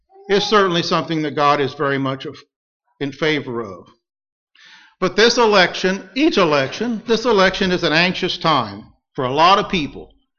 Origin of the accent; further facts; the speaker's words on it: United States; as an American citizen, I have my preferences as to who I would like to see elected